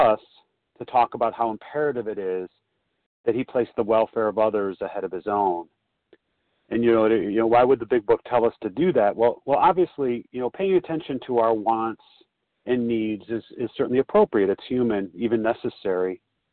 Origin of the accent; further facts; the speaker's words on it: Chicago, Illinois, United States; I'm a recovered compulsive overeater. I'm from Chicago.